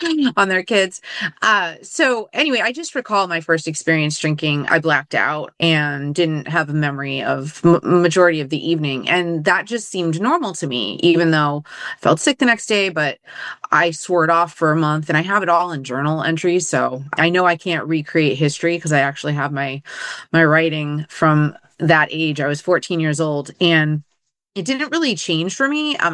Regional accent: New Bedford, Massachusetts, United States; So I am from New Bedford, Massachusetts, and I'm an only child. I grew up in what I would say is more of a dysfunctional neighborhood, but I came from an intact family unit.

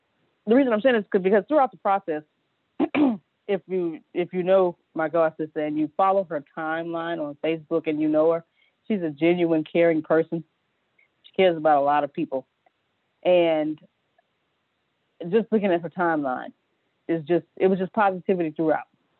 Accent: Galveston, Texas, United States; they live in San Antonio. We're from Galveston.

